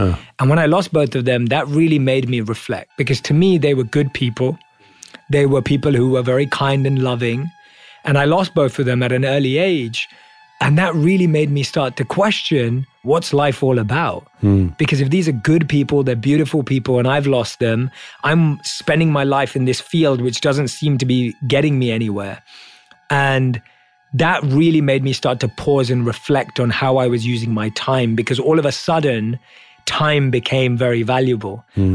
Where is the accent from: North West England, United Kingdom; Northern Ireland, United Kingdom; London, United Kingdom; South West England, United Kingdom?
London, United Kingdom; So I was born and raised in London as a normal Indian kid.